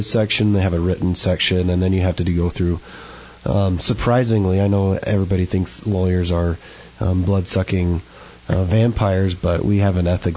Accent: Chino Valley, Arizona, United States; I grew up in Chino Valley, so this is kind of my home. We moved up here in I was 12 years old, so mid-90s, and my dad lives out here in the area.

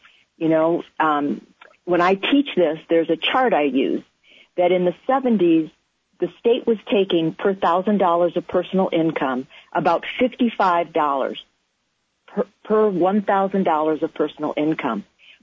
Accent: Detroit, Michigan, United States; I was born and raised in Detroit, so I know what poverty looks like based on the community in which we live.

